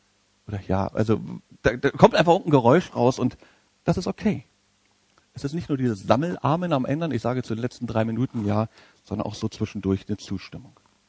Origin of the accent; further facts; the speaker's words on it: Berlin, Germany; Wie mache ich das als Berliner?